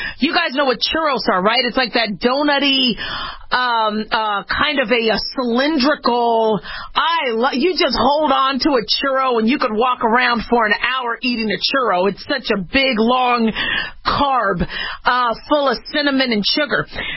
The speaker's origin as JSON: {"language": "English", "town": "Phoenix", "region": "Arizona", "country": "United States", "tie": "born or raised there", "said": "When I grew up in Arizona and Phoenix, you had El Pollo Asado."}